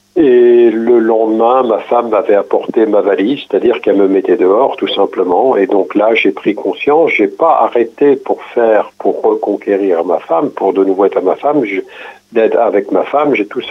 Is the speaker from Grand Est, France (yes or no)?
no; Bernay, Normandy, France; je suis revenu sur ma région d'origine, donc qui était Bernay